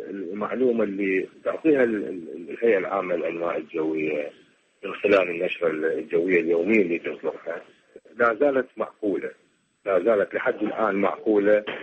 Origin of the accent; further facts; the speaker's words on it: Iraq; الأشجار والحيوانات الموجودة عندنا بالعراق وحتى بالمنطقة متكيفين إلى درجات حرارة عالية